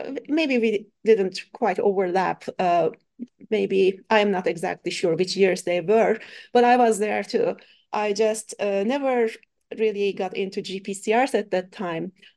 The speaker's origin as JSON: {"language": "English", "country": "Turkey", "tie": "born there", "second_language": "English", "said": "Basically, I was born in Turkey a while ago, and then I did my undergraduate work in Turkey."}